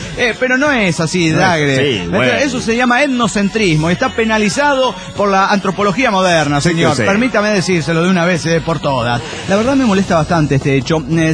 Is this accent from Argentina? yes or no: yes; Argentina; de Argentina.